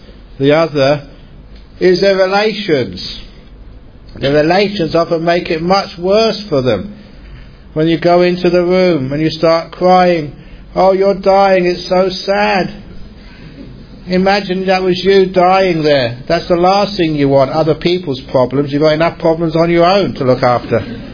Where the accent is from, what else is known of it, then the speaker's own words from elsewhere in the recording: Cambridge, East of England, United Kingdom; also born or lived in Thailand; I grew up with him in Thailand, and we were very good friends because he was from Oxford and I was from Cambridge.